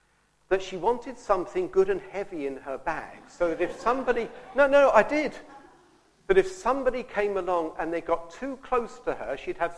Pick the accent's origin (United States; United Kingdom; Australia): United Kingdom; England; I'm English.